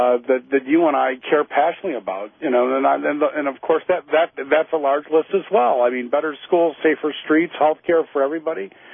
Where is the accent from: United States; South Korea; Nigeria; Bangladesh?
United States; as an American, as somebody that's proud to call myself an American